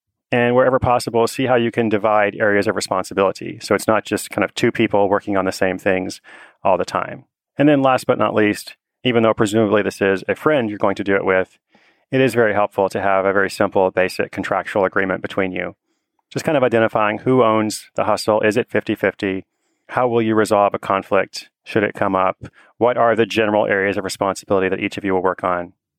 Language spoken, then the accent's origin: English; Portland, Oregon, United States; today I'm back in my hometown of Portland, Oregon.